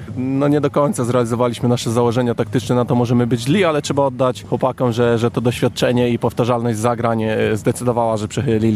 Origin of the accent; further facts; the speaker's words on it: Głogów Małopolski, Subcarpathian Voivodeship, Poland; now in Rzeszów, Poland; jestem mieszkańcem Rzeszowa, pochodzę z Głogowa Małopolskiego, także nie Podal